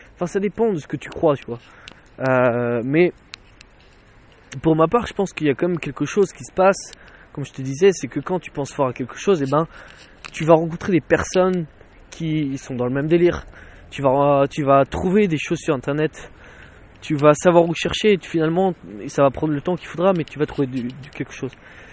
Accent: Nantes, Pays de la Loire, France; mais moi je viens de Nantes.

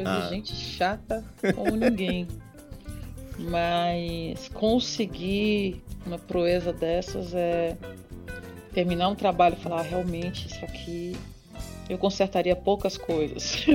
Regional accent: Mato Grosso, Brazil; porque eu sou mato-grossense, eu cresci naquela época ouvindo ritmos diferentes

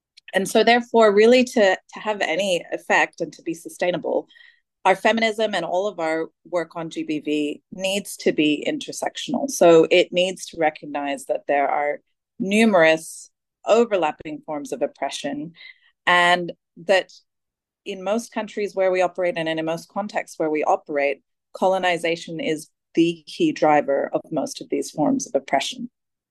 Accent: Australia; also born or lived in Asia; now in Timor-Leste; I am an Australian of white and Greek immigrant heritage, but I was born and grew up in Asia and I'm currently based in Timor-Leste.

